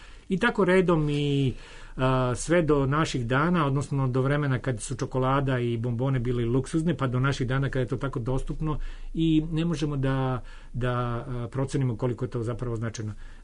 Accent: Užice, Central Serbia, Serbia; pošto sam odrastao u vreme kad je, a rođen sam u Užicu, tamo je taj Radio Tesla i te programi na Radio Beogradu bili su zaista za mene prozor u svet.

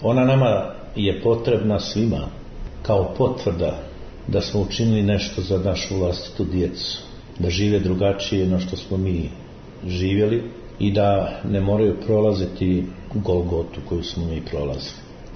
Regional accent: Croatia; Ja to govorim kao Hrvat.

